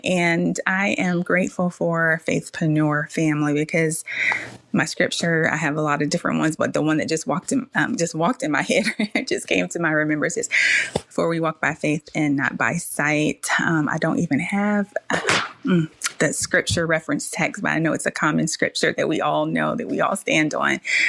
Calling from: Suffolk, Virginia, United States; I am calling from Suffolk, Virginia.

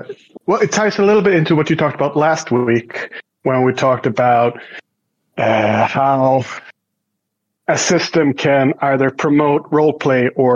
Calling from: Stockholm, Stockholm County, Sweden; And I'm calling from Stockholm, Sweden

